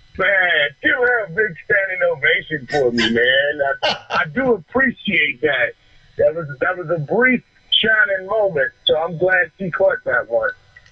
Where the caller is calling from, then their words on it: New York, United States; I'm calling from New York right now.